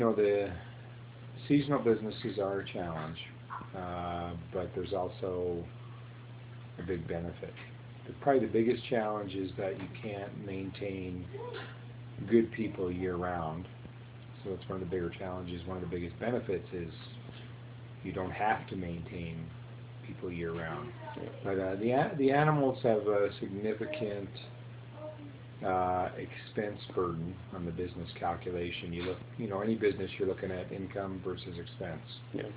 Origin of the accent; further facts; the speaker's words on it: Washington, District of Columbia, United States; I grew up in Washington, D.C.